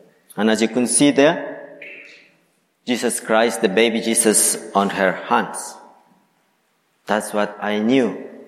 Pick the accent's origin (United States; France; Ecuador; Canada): Ecuador; moved away as an adult; As I mentioned earlier, I am from Ecuador. Was born there. I lived there until the age of 23.